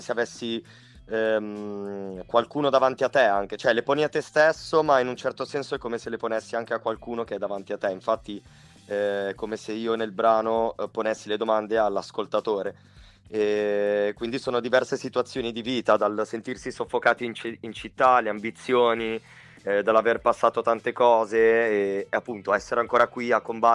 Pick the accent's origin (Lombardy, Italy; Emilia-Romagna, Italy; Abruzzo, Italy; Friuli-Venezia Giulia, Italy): Lombardy, Italy; Milan; di genitori calabresi immigrati a Milano, cioè mio papà negli anni 70, però sì, sono nato e cresciuto qua a Milano, in periferia, Locate Triulzi.